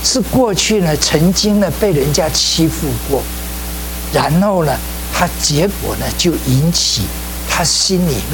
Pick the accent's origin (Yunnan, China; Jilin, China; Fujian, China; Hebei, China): Fujian, China; 这个跟我们中国的一样哦，假如你遭遇不幸的呢，这是你业嘛，你的业嘛，我们福建话呢叫做命业啊